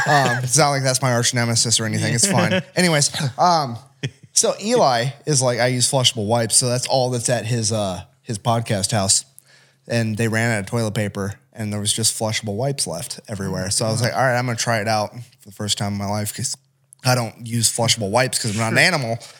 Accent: Iowa, United States; I'm from Iowa. I've never been to a fucking Buc-ee's.

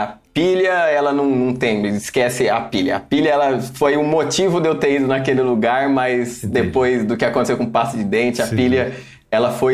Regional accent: Marília, São Paulo, Brazil; eu sou do interior de São Paulo. Sou de uma cidade chamada Marília e tem 200 mil habitantes. Hoje um pouco maior.

